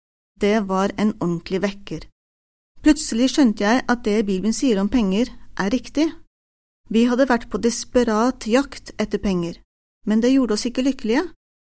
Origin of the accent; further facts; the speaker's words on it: Albania; Norwegian is a second language; now in Norway; Da jeg vokste opp i Albania, drømte jeg om et liv uten fattigdom.